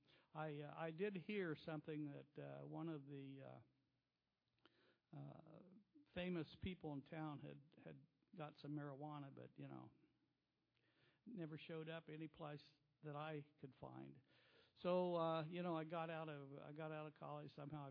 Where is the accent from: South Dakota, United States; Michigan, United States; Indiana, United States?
Indiana, United States; Muncie; born there; I was born in Muncie, Indiana.